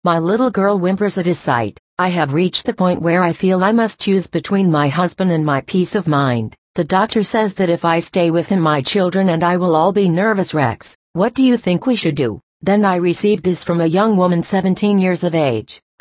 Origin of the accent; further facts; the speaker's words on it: Utah, United States; We grew up together in the First Ward in Liberty Stake.